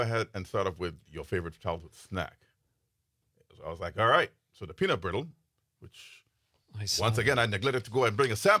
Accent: Ghana; moved away as an adult; now in United States; Yeah, I'm originally from Ghana in West Africa.

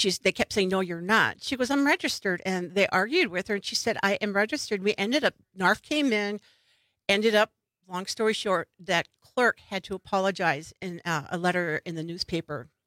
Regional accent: Wisconsin, United States; I said, I'm from Wisconsin, Menominee Reservation, which is also a county. Yeah, I'm a citizen of Wisconsin and I'm the United States.

